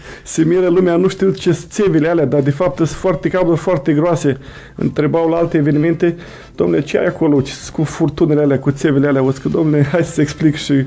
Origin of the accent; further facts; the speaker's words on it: Suceava, Suceava County, Romania; Din Suceava